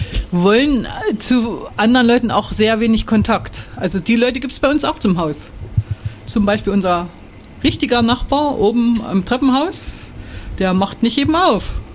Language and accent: German; Berlin, Germany; ich bin in Berlin groß geworden, also mich stört Neubau nicht.